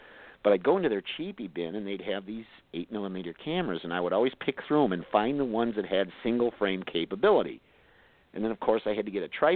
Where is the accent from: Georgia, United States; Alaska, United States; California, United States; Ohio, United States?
Ohio, United States; Bedford Heights; I grew up in Bedford Heights. Well, I didn't grow up. I got older.